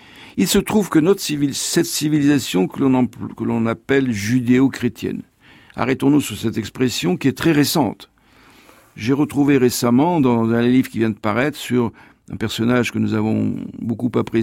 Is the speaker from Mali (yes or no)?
no; Tunisia; Moi, en tant que juif tunisien, je sais ce que c'est que l'exclusion. Dans mon propre pays, la Tunisie, j'ai ressenti ça. Bien qu'enfant du pays, bien que depuis des millénaires les juifs vivaient dans ce pays, on était un peu mis sur la touche, on n'était pas musulmans